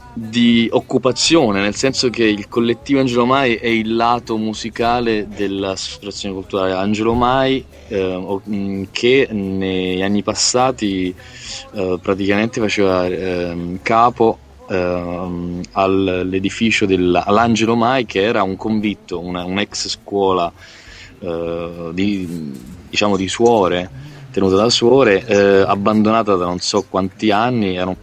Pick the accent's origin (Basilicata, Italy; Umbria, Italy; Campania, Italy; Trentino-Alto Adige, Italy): Campania, Italy; Naples; now in Rome, Italy; anche se sono napoletano, però vivo ormai qui, sono romano d'adozione.